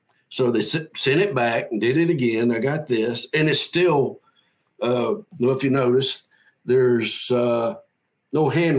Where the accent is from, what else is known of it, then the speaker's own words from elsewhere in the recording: the South, United States; I'm from the South.